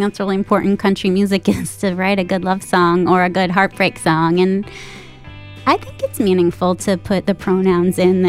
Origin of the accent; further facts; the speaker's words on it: Manhattan, New York, United States; I grew up in Manhattan. I'm Jewish. I'm queer. So I'm doing it wrong. But I did grow up with a lot of country music.